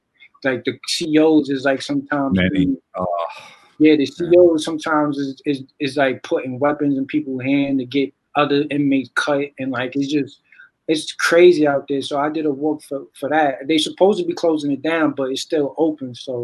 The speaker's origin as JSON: {"language": "English", "town": "Bronx", "region": "New York", "country": "United States", "tie": "born or raised there", "said": "I'm from the Bronx. So the Bronx, you know, you're around that 24/7, the creator of hip hop."}